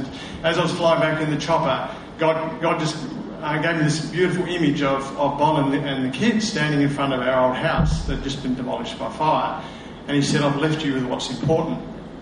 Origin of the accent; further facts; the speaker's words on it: Tasmania, Australia; moved away as an adult; now in Perth, Australia; we arrived in Perth 3 or 4 years ago, and we're originally from Tassie.